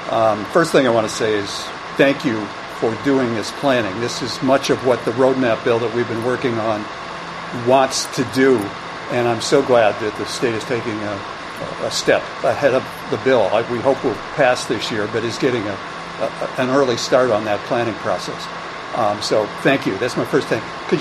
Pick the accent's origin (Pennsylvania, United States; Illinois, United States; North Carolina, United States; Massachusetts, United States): Massachusetts, United States; Stowe; from Stowe, Mass., also a member of Elders Climate Action